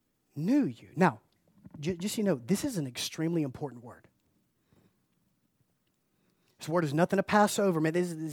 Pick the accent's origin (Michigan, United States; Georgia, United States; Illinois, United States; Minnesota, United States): Georgia, United States; Macon; I was like, bro, I'm from Macon. I heard a cow tipping. I never heard a star tipping.